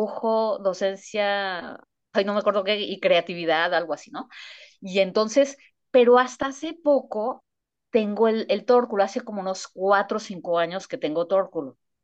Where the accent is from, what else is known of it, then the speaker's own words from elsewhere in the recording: Mexico; moved away as an adult; now in Spain; pero luego ya me salí de México a hacer el doctorado